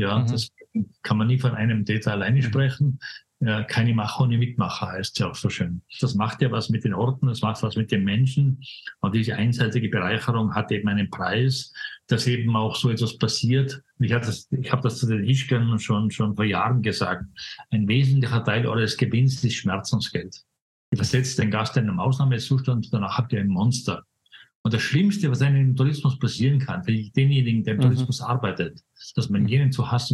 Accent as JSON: {"language": "German", "region": "Tyrol", "country": "Austria", "tie": "born or raised there", "said": "hier speziell jetzt in meinem Heimatland Tirol"}